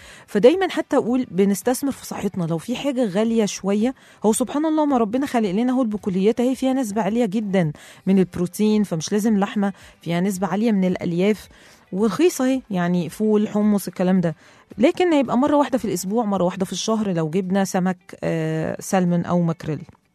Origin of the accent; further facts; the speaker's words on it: Egypt; أنا عارفة إن إحنا كمصريين مش بنحب قوي نزور الدكاترة والمعامل